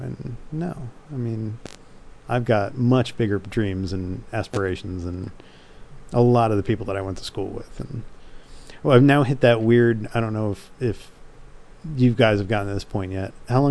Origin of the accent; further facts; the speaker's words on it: New Jersey, United States; moved away as an adult; also born or lived in Wisconsin; I grew up in New Jersey, but I haven't lived there. I've now lived in other places longer than I lived in New Jersey.